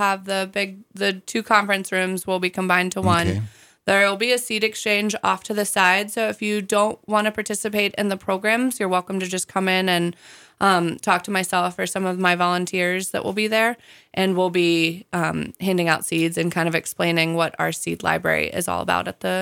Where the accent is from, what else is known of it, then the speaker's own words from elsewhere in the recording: East Coast, United States; Because I come from the East Coast. And so when I moved here, I was like, why can't we tap maples in this area?